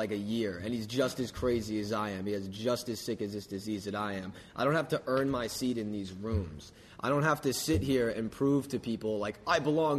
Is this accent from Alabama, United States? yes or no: no; New York City, New York, United States; born there; I mean, I was born in New York City, and I will rep that until the day that I die.